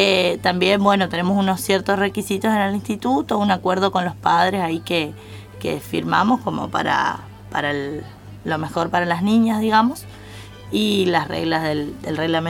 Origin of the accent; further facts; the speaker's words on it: Garupá, Misiones, Argentina; somos de Garupá, tenemos un instituto de gimnasia aeróbica